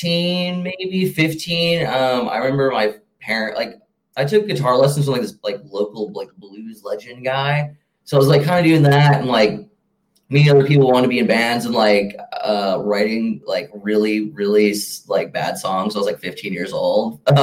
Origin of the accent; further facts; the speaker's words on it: Green Bay, Wisconsin, United States; Well, when I grew up in Green Bay, Wisconsin, out in Suamico, which is out like in the middle of nowhere in the country.